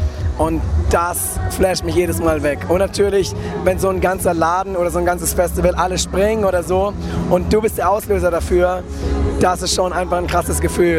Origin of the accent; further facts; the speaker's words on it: Gondelsheim, Baden-Württemberg, Germany; also born or lived in Bretten; Aus dem Kraichgau. Ich bin in Bretten geboren und in Gondelsheim aufgewachsen. Und dann war ich ziemlich viel unterwegs und bin tatsächlich wieder im Kraichgau gelandet, seit einigen Jahren in Eppingen.